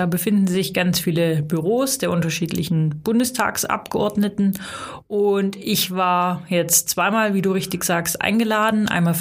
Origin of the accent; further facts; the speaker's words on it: Saxony-Anhalt, Germany; ich komme ursprünglich aus Sachsen-Anhalt